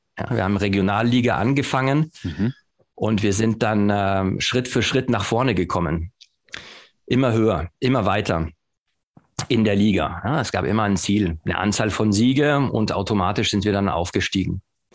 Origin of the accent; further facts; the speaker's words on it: France; now in Germany; Und da habe ich Bundesliga in Frankreich gespielt, da wo ich aufgewachsen bin. In Deutschland, als ich in 95 nach Deutschland kam.